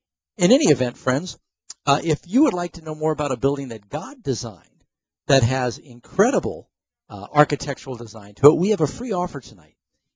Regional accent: New York City, New York, United States; also born or lived in California; not only because I grew up in New York City, but I had never been to the World Trade Center even though I grew up in New York City. I was born in California.

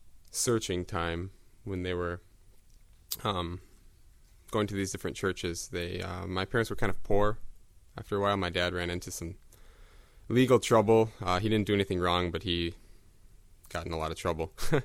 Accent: Minnesota, United States; So like she said … I'm from Minnesota.

